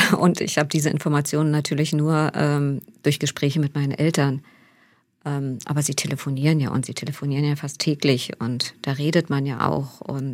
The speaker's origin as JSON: {"language": "German", "country": "Germany", "said": "ich stamme ja aus der DDR"}